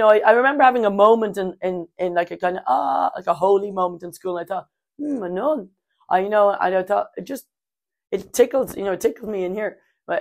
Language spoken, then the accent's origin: English; Dublin, Leinster, Ireland; I'm from West Dublin.